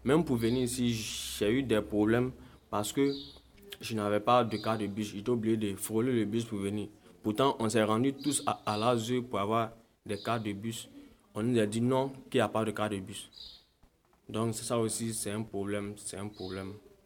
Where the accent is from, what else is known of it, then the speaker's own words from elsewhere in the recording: Bobo-Dioulasso, Hauts-Bassins, Burkina Faso; Je viens de Bobo Dioulasso.